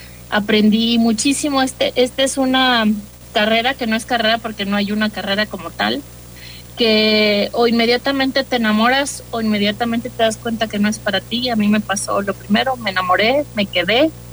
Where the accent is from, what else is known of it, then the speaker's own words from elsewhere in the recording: Puerto Vallarta, Jalisco, Mexico; ¿sabes que yo soy de Puerto Vallarta?